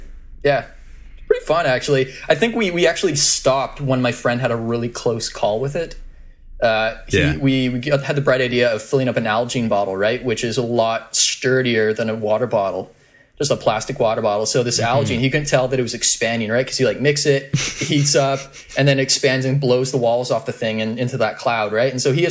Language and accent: English; Regina, Saskatchewan, Canada; I am from Canada, I would say. specifically, I guess Regina, Saskatchewan.